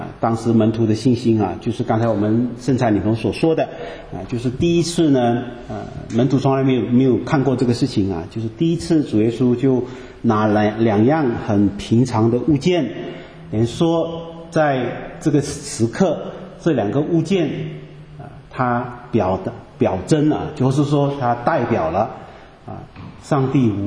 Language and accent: Chinese; Malaysia; 我是马来西亚人就是你知道我们这些民间信仰有很多习俗的